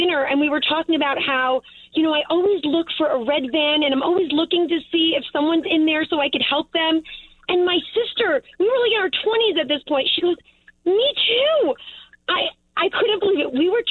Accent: Queens, New York, United States; So I grew up in Queens, so it was never a good thing to play in the street.

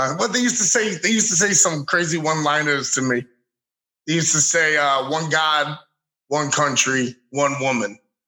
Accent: Bronx, New York, United States; You know, when I growing up in the Bronx, and the apartment was my family right across the hallway was the Puerto Rican side.

